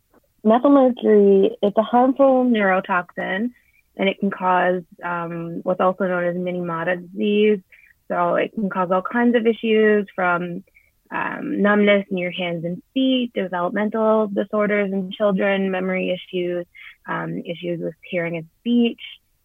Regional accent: Happy Valley-Goose Bay, Newfoundland and Labrador, Canada; I'm an Inuk woman born and raised in Happy Valley, Goose Bay, Labrador. So way to the northeast.

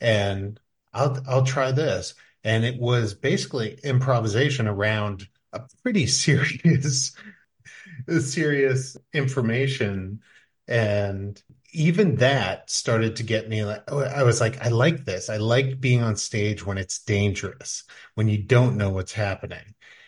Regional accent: Damariscotta, Maine, United States; I went to Lincoln Academy in Newcastle, Maine. I grew up in Damariscotta, Maine.

